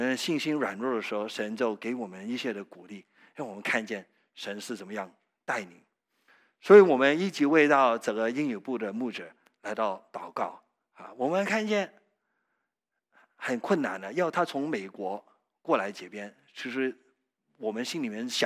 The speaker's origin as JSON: {"language": "Chinese", "country": "Canada", "tie": "born or raised there", "said": "我是很小就在加拿大长大了。"}